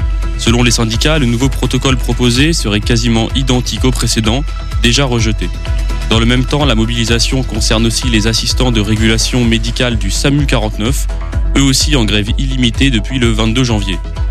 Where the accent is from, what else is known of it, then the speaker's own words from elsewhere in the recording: Rennes, Brittany, France; Non, du tout, moi je suis rennais à la base